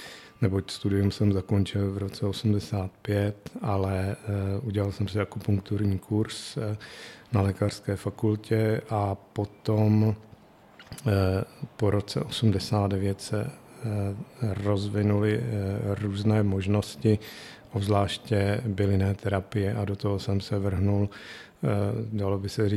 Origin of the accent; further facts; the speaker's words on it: Šumava foothills, Czechia; Tak já pocházím z Pošumaví, kde jsme vždycky sbírali bylinky s babičkou, s rodiči